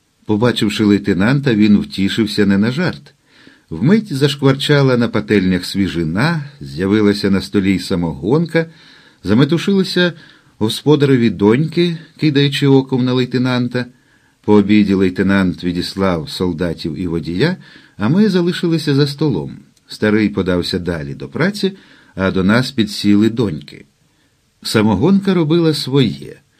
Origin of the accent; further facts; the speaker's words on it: Lviv, Lviv Oblast, Ukraine; А довідавшись, що я зі Львова